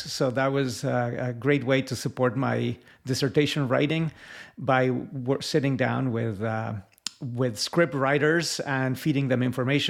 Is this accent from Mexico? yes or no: yes; Mexico City, Mexico; English is a second language; I grew up in Mexico City, as you may know, Mexico is a very historically conscious kind of a country, or you could almost say historically obsessed. So I grew up socialized in that world